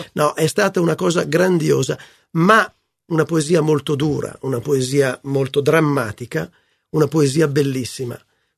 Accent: Milan, Lombardy, Italy; born there; Sono nato a Milano e ho fatto anche io il liceo di Milano

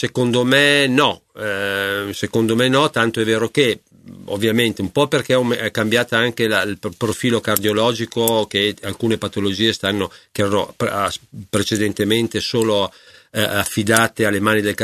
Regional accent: Parma, Emilia-Romagna, Italy; sono di Parma, sono qua, insomma, ho la famiglia a Parma, è una famiglia a cui sono molto affezionato e molto legato, con 4 figlie

